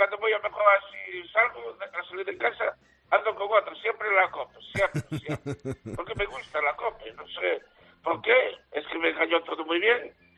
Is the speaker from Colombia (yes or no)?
no; Vigo, Galicia, Spain; Claro, soy de Vigo, de Santa Cristina de Lavadores.